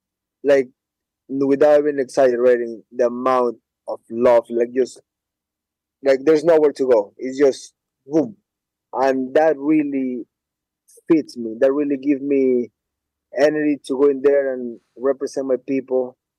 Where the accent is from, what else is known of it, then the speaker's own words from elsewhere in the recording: Ecuador; I'm from Ecuador. We always party at home.